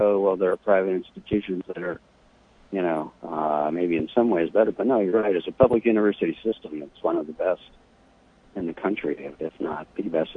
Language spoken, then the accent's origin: English; Northeast, United States; I mean, I grew up in a slightly different culture from yours. You know, I grew up in the Northeast